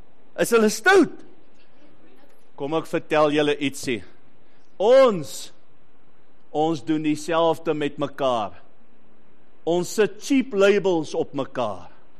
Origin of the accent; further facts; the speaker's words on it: Western Cape, South Africa; accent: Kaapse; ek het min gepraat op skool, want as ek gepraat het, het almal gelag. Julle kan seker dink waaroor, oor my Kaapse aksent.